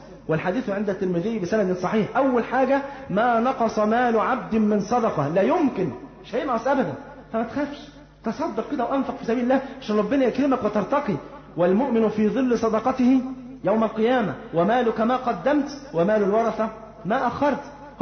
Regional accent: Egypt; أنت عارف إحنا عندنا في مصر هنا لحد وقت قريب جدا أيام جدي وجدك ما كانش يعرفوا التقويم برضه

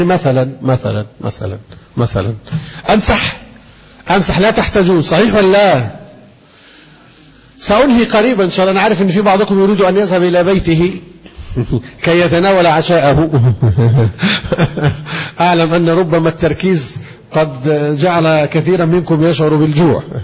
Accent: Egypt; عندنا في مصر

